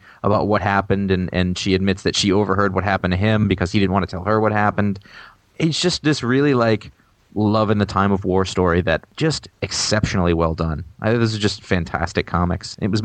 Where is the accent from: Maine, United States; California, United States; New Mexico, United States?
Maine, United States; But I grew up in Maine, so it would be At.